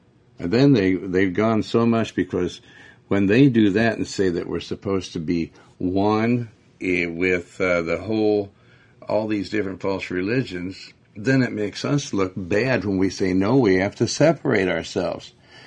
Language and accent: English; Montana, United States; I was raised in Montana before homosexuals were there